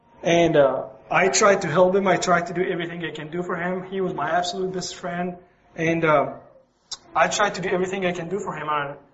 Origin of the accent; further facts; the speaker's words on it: Cairo, Cairo Governorate, Egypt; So anyway, I grew up in Cairo, Egypt.